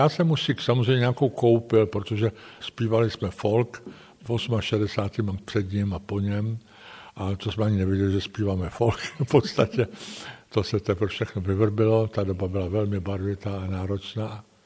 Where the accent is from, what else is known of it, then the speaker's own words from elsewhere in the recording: Ostrava, Moravian-Silesian Region, Czechia; also born or lived in Prague; Já myslím, že Ostravák jsem. Sice jsem se narodil jinde v Praze, protože otec po studiích zůstal v Praze. Otec byl Ostravák samozřejmě.